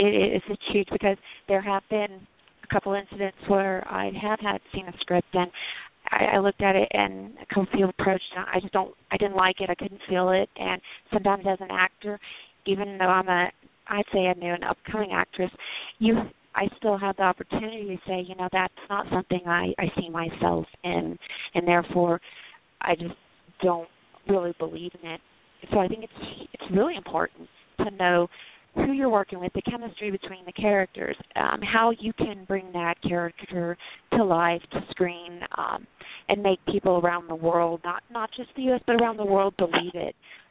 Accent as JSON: {"language": "English", "town": "Devine", "region": "Texas", "country": "United States", "also_born_or_lived": "Germany", "said": "I'm from Devine, Texas, small Texas town"}